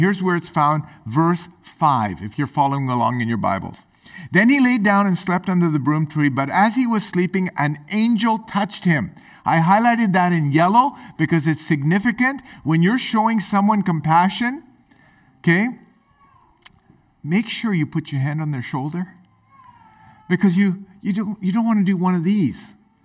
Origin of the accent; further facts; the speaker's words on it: United Kingdom; I'm British.